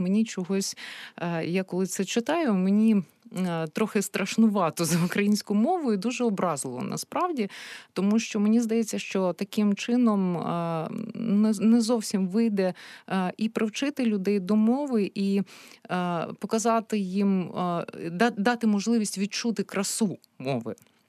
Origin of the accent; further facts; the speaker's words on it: Donbas, Ukraine; accent: Donbas; Тут саме час згадати мій рідний Донбас, тому що я дуже довго позбавлялася від отого донбаського «г».